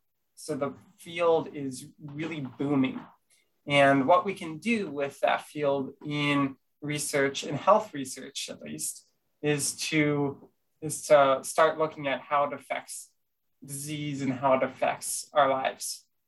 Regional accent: California, United States; So I'm from California, and going to the tide pools over at the ocean was one of my favorite things growing up.

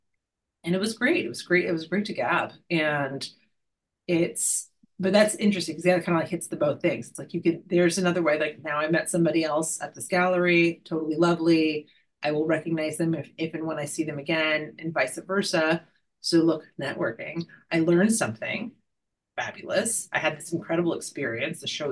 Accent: Texas, United States; forgive my pronunciation because I am Texan.

